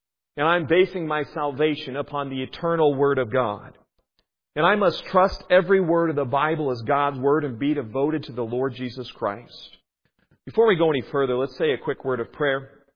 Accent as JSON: {"language": "English", "country": "United States", "said": "I went to it out on the West Coast. I was there in the Seattle area. I'm originally from the States."}